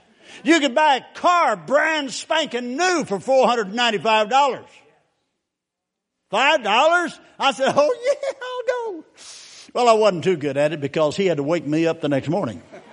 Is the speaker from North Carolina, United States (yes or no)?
no; McNary, Texas, United States; See, I was raised in Texas. And when we lived in a town called McNary, Texas. McNary was a huge city. Had one building.